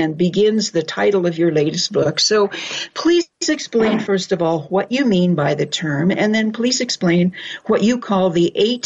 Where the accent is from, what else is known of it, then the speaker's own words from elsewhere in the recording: Boulder, Colorado, United States; a fellow resident of my hometown, Boulder, Colorado